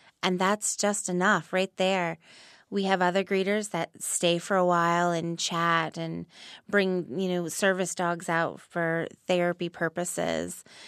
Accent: Caribou, Maine, United States; I grew up in Caribou, Maine. I am an Air Force brat, so we were stationed at Loring for 15 years until Loring closed in 1992.

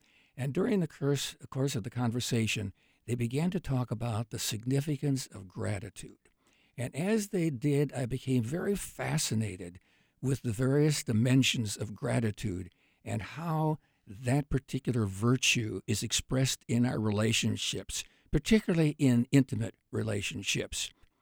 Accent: Clarion, Iowa, United States; I grew up in Clarion, Iowa, small rural town where you knew just about everybody and everybody knew you.

